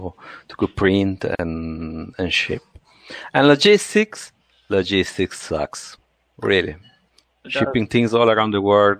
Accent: Italy; accent: Italian; English is a second language; Yeah, I hope you enjoy my Italian accent.

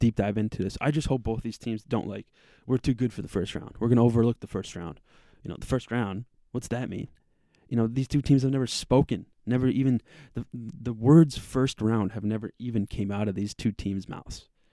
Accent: Minnesota, United States; also born or lived in Idaho / North Dakota; I was born in Idaho, and I moved to North Dakota for my early grade school years, and then I graduated from Southern Minnesota

